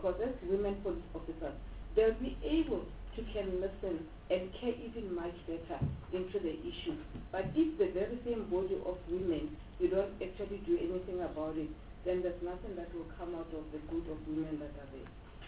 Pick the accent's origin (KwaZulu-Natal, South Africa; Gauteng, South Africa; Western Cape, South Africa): Gauteng, South Africa; I'm from Gauteng